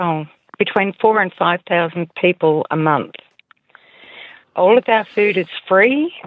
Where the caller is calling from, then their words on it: Victor Harbor, South Australia, Australia; from Victor Harbour.